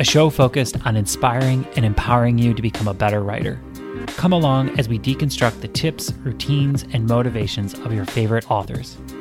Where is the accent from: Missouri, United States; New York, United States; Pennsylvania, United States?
New York, United States; New York City; I kind of identify as an East Coaster, as a New Yorker.